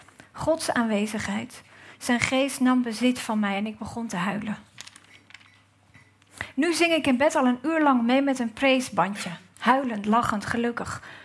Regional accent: Gouda, South Holland, Netherlands; en... En voordat ik ga lezen zal ik even vertellen dat ik uit Gouda kom.

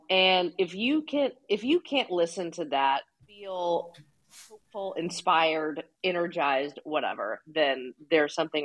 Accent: Nashville, Tennessee, United States; I am from Nashville, born and raised here, still live here.

